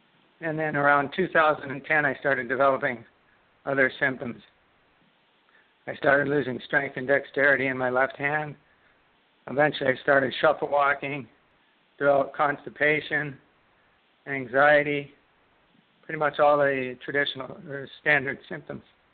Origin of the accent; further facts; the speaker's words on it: Canada; Well, I'm a Canadian. I live in Canada. I actually live on Manitoulin Island. I've lived here for a little over a year. Before that, I lived in southern Ontario.